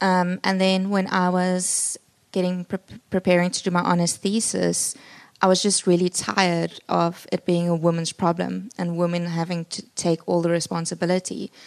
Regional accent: Port Elizabeth, Eastern Cape, South Africa; now in Cape Town, South Africa; Yes, I grew up in Port Elizabeth. I did my undergraduate at Stellenbosch in politics, philosophy and economics. And I went to UCT to do my honours in psychology there. And now I live in Cape Town.

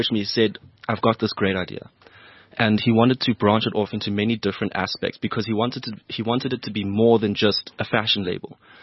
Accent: Johannesburg, Gauteng, South Africa; also born or lived in Cape Town; I'm from Johannesburg here. And I started studying at AFTA in Cape Town, and then I moved back down here to Johannesburg just late last year

